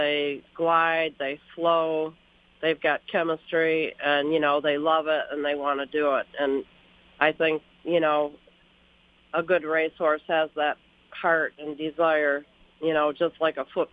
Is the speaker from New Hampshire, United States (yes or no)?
no; Michigan, United States; Oh, yeah. I mean, Michigan has 10,000 lakes.